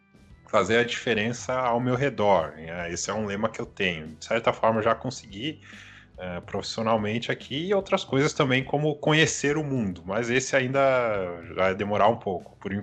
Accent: Lages, Santa Catarina, Brazil; born there; Eu nunca morei fora. Eu nasci em Santa Catarina, nasci em Lages. Em 2008, com 18 anos, eu mudo para Criciúma, sul do estado aqui.

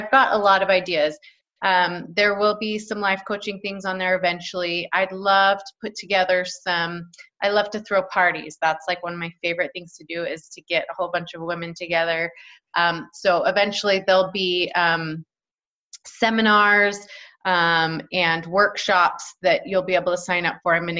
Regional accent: Texas, United States; Well, I was born and raised in Texas, yes. So my family is all there. I'm fifth generation Texan.

